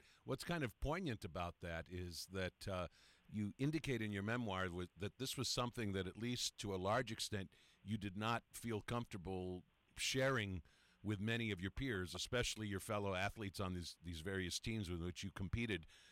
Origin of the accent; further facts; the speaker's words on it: Midwest, United States; Your story and my story begin rather similarly, both nice guys born and raised in the Midwest, growing up Lutheran